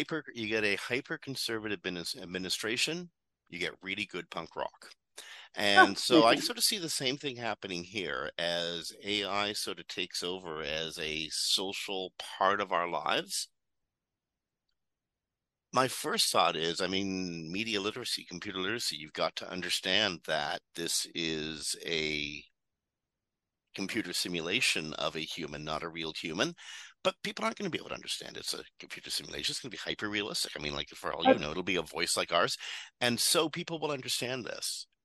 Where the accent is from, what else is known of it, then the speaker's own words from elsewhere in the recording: Canada; And you know what? I'm a Canadian.